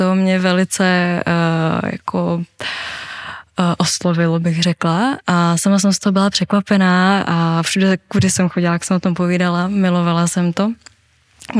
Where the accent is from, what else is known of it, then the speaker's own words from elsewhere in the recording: Svitavy, Pardubice Region, Czechia; u nás ve Svitavách ani jsme k tomu nějak ani blíž neměli